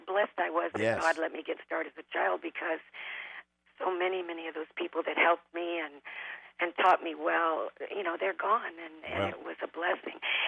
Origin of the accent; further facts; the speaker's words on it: California, United States; also born or lived in Texas, United States; because I grew up in California, I was born in Texas, but we left there when I was about 6, and we moved to Southern California.